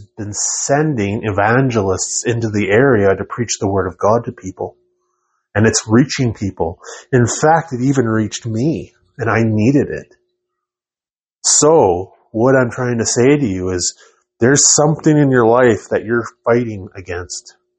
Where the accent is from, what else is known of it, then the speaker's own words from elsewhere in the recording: Northwest Territories, Canada; And I'm from the Northwest Territories, so I know a lot about like wood heat.